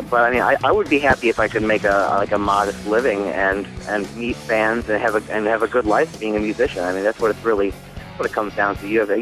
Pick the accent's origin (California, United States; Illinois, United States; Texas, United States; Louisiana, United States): Illinois, United States; Chicago; Yeah, we're all from Chicago.